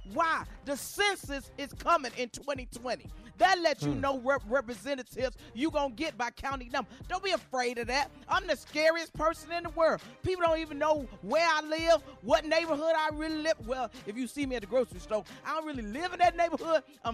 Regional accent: Chicago, Illinois, United States; I'm from Chicago. I'm raised in Chicago. We vote early and often.

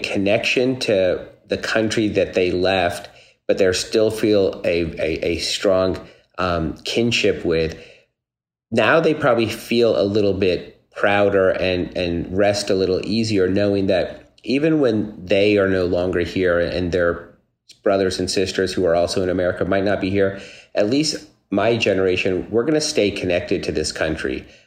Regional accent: Dallas, Texas, United States; And so I found a lot of my identity as a young boy growing up in Dallas, Texas.

